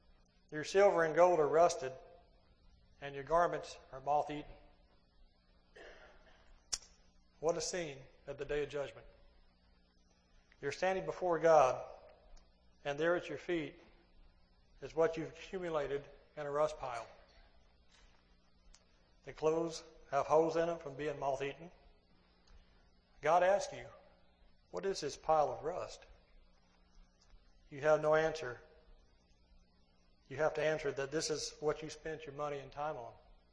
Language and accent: English; Ohio, United States; Growing up in Ohio, when I was younger, more so than now, you see cars that were pretty rusty.